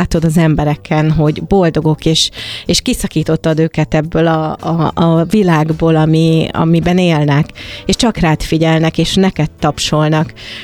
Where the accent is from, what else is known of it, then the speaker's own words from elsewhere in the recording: Hungary; magyar vagyok